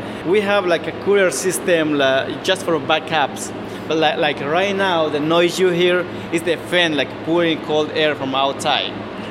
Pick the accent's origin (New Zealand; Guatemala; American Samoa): Guatemala; moved away as an adult; now in Hadley, United States; So, you know, I grew up in Guatemala. I came here when I was like 18 years old.